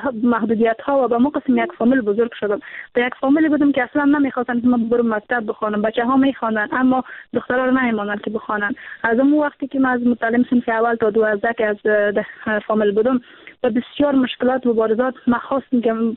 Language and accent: Persian; Samangan, Afghanistan; در ولایت ما هستن، چون ولایت سمنگان کاملا یک ولایت سنتی هست،